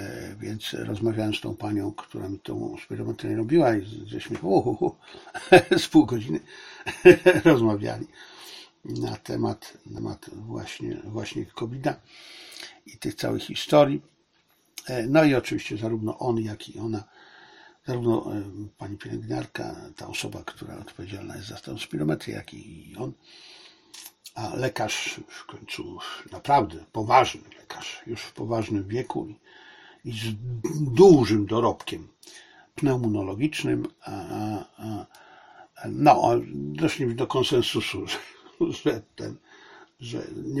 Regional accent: China; No bo przecież on wie, że jestem Chińczykiem. I jego pierwsze pytanie, a proszę pana, co tam w Chinach?

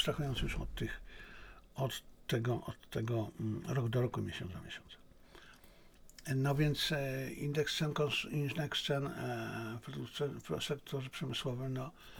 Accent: China; Polish is a second language; Ale ja mówię, dlatego, że ja jestem Chińczykiem, jestem. Ja kocham Chiny, to ja jestem nacjonalistą chińskim

